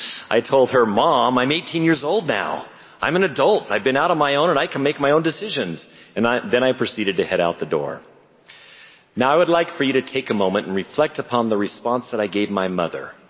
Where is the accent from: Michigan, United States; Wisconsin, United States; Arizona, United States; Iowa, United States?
Arizona, United States; Flagstaff; I grew up in Flagstaff, Arizona, and the drive from Provo, Utah to Flagstaff took about 7 to 8 hours.